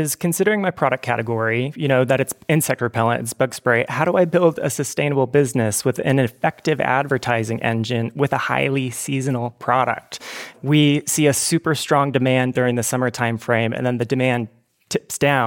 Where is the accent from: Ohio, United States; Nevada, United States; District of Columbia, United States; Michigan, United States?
Nevada, United States; Las Vegas; So I'm calling in from Las Vegas, Nevada, which is where I'm born and raised at.